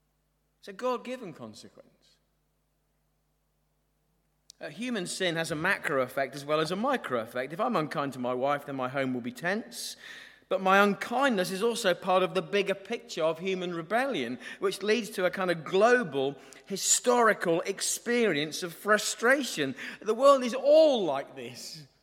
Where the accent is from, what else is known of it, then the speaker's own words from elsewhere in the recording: East of England, United Kingdom; Growing up in Norfolk with a mother particularly who was keen on the Queen, we used to get made to go to Sandringham around New Year.